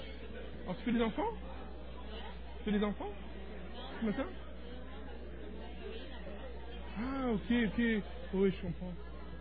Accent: France; Non, je viens de France, mais ça fait plusieurs années maintenant.

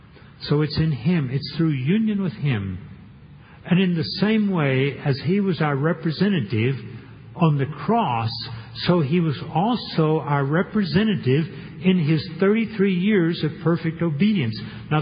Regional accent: Texas, United States; When I was a small boy growing up in East Texas during the Depression years, and yes, I'm old enough to have been a small boy during the 1930s

